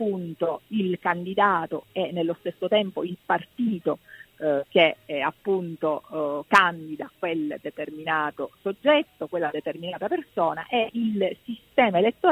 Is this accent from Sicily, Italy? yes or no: yes; Sicily, Italy; Io sono siciliana e le posso dire che questo è accaduto.